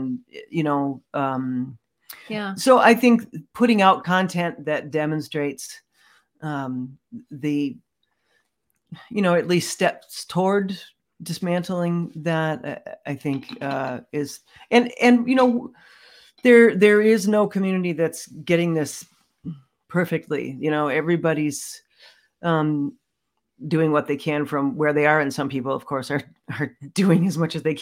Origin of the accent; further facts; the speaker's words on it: Ohio, United States; I grew up in Northeast Ohio